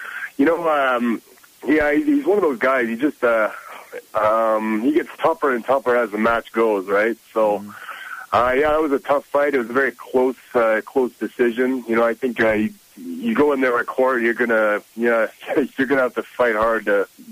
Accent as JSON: {"language": "English", "town": "Calgary", "region": "Alberta", "country": "Canada", "tie": "born or raised there", "also_born_or_lived": "Cedar Falls, United States", "said": "My parents moved up to Canada when I was really young. So I was 1 year old when I moved up to Calgary. And, so I've been here ever since."}